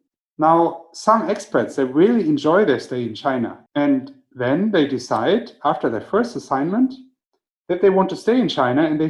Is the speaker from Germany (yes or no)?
yes; Germany; growing up in Germany with my mom from Ireland.